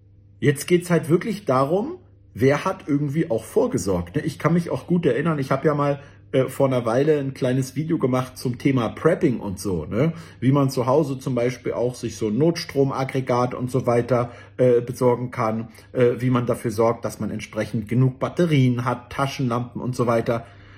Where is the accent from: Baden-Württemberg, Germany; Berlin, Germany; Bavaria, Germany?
Berlin, Germany; Also das ist hier meine Heimat. Man sieht hier auch dort, wo er jetzt gerade gefilmt